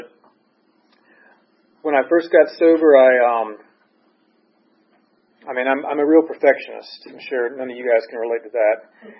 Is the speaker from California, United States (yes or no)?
no; Valdosta, Georgia, United States; I'm from Valdosta, Georgia, a town in South Georgia.